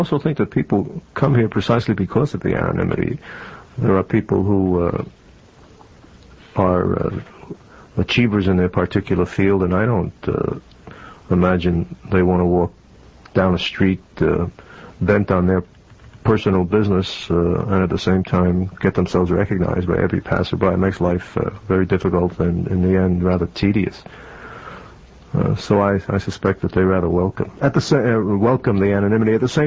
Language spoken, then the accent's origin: English; Bronx, New York, United States; also born or lived in Manhattan; I was born in New York, bred in New York, grew up in New York, educated in New York, and left New York for a very long trip to the Far East